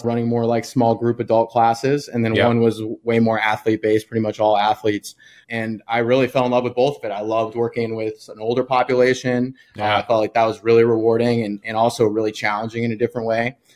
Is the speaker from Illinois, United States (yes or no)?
no; Brookline, Massachusetts, United States; So I grew up in Brookline, Mass. Ended up going to Springfield College for exercise science.